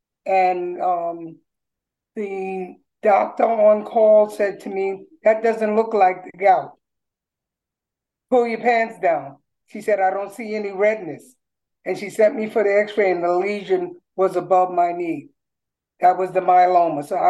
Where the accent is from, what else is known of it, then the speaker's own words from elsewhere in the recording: Bronx, New York, United States; Okay, I was born in the Bronx 71 years ago, and I was educated in the Bronx.